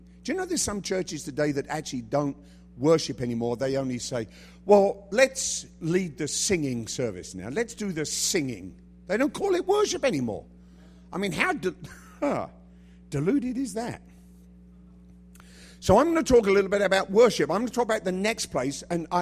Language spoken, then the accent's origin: English; England, United Kingdom; I was raised in England.